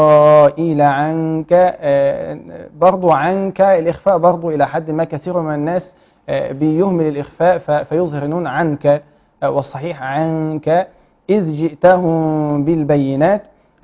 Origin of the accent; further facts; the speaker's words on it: Kafr el-Sheikh, Kafr El Sheikh Governorate, Egypt; لا خالص. انا من كفر الشيخ.